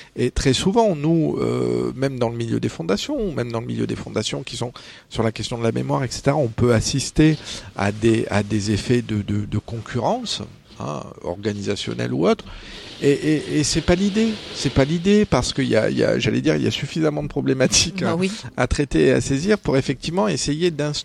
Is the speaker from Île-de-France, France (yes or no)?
no; Fuveau, Provence-Alpes-Côte d'Azur, France; also born or lived in Quebec; comme je suis quand même natif de la région, parce que je suis né à Fuveau, juste à côté de Gardanne